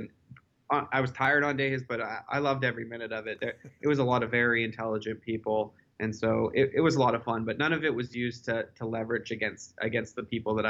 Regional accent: British Columbia, Canada; I went through this like very initial accelerator in my hometown in British Columbia called Accelerate Okanagan.

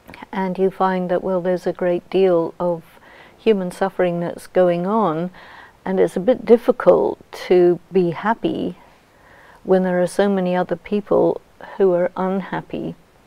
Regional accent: England, United Kingdom; In the culture that I grew up in England

